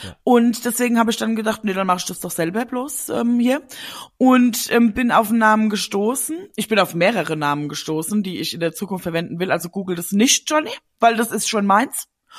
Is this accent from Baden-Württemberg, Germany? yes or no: no; Brechen, Hesse, Germany; Ich komme aus Brechen und Brechen liegt in Hessen.